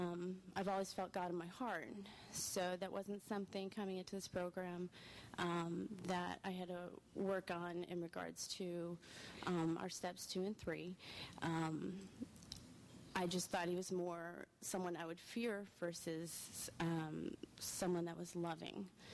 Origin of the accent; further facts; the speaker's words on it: Chicago, Illinois, United States; So, I grew up in Chicago until I was about 12 years old, and to two loving parents.